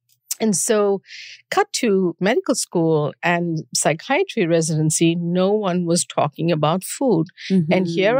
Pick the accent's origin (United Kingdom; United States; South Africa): South Africa; moved away as an adult; I grew up during apartheid in South Africa and wow. moved to study here.